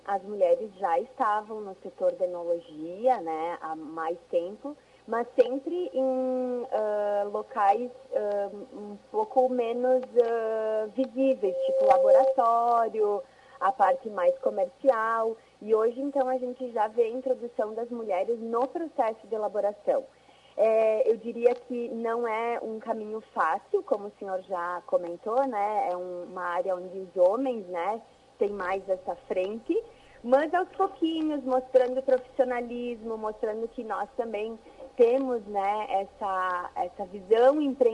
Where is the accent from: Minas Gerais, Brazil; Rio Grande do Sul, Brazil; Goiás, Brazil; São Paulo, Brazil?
Rio Grande do Sul, Brazil; Garibaldi; eu sou natural de Garibaldi, nasci, fui criada na cidade, né?